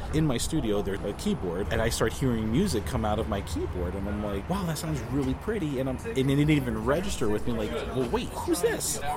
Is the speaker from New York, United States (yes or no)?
no; New Jersey, United States; I had a programmer back in the East Coast because I'm from New Jersey. So I had a programmer from back home.